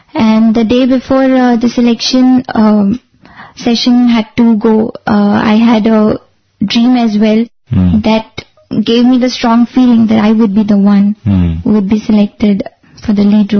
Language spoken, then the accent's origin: English; Surat, Gujarat, India; from Surat, Gujarat. I am a student, just completed my bachelor's in interior design.